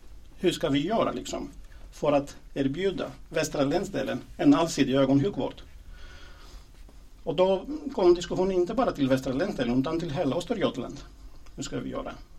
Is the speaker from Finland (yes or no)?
no; Greece; Swedish is a second language; now in Sweden; jag kommer ursprungligen från Grekland och flyttade till Sverige för ganska exakt 20 år sedan.